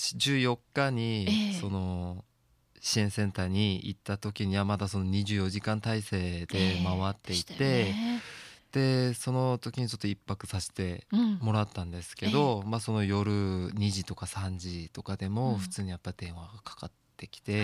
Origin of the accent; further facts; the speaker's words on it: South Korea; Japanese is a second language; 自分は韓国人でその日本語の案内文とかをなんか韓国語に翻訳したり、あとその仙台に在住しているなんか韓国人の留学生だったり